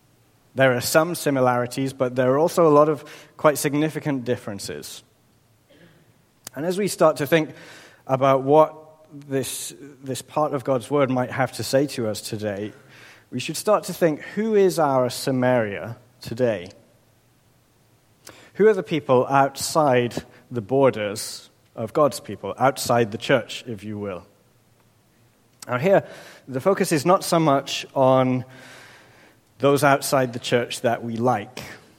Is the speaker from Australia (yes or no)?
no; England, United Kingdom; It didn't seem to be anything personal, just with sort of started pleasant enough, "Where are you from England?" And this just seemed to be the opportunity to launch into every grudge that this person had against England